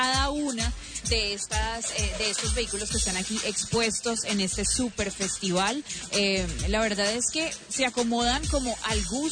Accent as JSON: {"language": "Spanish", "town": "Cali", "region": "Valle del Cauca", "country": "Colombia", "said": "Y por eso, como caleños, visitantes, turistas que somos, debemos cuidar un montón nuestra ciudad."}